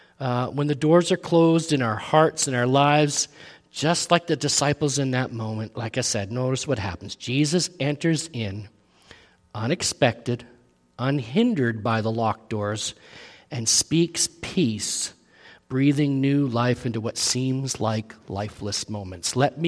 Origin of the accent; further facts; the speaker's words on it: England, United Kingdom; born there; first language en; I use expressions and idioms that make sense to me as an English-born English speaker